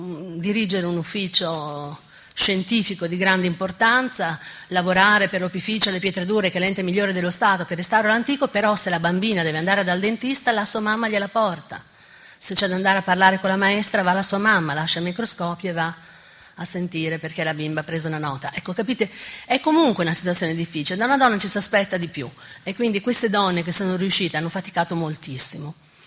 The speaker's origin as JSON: {"language": "Italian", "town": "Bologna", "region": "Emilia-Romagna", "country": "Italy", "said": "io vengo da Bologna e a Bologna la figura della donna ha un suo peso."}